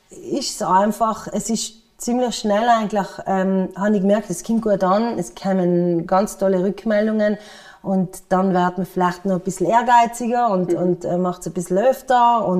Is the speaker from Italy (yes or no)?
yes; Kaltern, Trentino-Alto Adige, Italy; now in Eppan, Italy; Ich bin am Kaltersee aufgewachsen. Ich oder wohne mittlerweile in Eppen, aber mein Herz schlägt weiterhin für den Kaltersee und für Kalter natürlich.